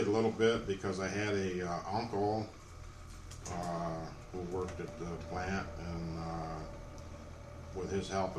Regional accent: East Lansing, Michigan, United States; Actually, I grew up in East Lansing, which basically my area that I grew up in is out of Lansing. It was considered at that time being living in the country.

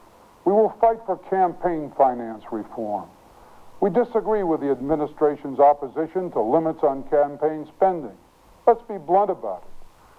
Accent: Spokane, Washington, United States; One of my first jobs was a deputy prosecutor in my hometown of Spokane, Washington.

